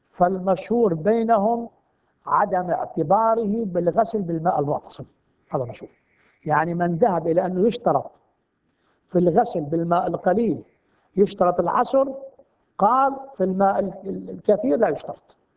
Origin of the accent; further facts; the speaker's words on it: Najaf, Najaf Governorate, Iraq; بعض العلماء عندنا في النجف